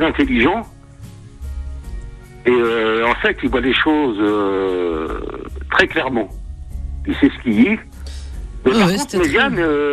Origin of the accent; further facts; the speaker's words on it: Algeria; Ah oui, je suis algérien, oui.